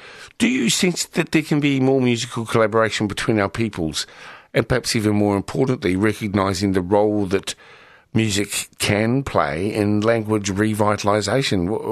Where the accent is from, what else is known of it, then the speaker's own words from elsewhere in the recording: Te Awamutu, Waikato, New Zealand; also born or lived in Pirongia; This is what growing up in Te Awamutu and Pirongia results in.